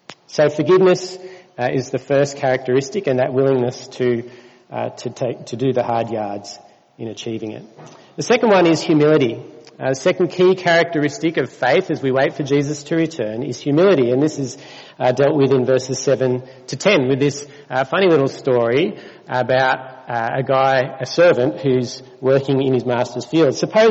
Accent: Australia; I think the reason I do is because I'm Australian.

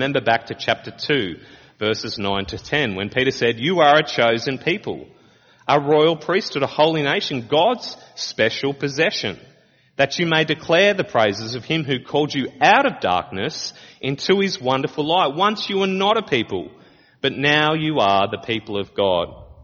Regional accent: Australia; stories that they felt growing up in Australia. And yet in our culture in Australia, there's a transformation going on.

